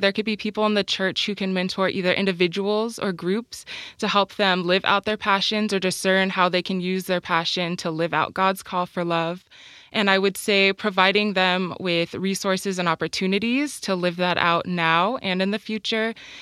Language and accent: English; California, United States; Well, I'm from Southern California and he is from South Jersey, New Jersey.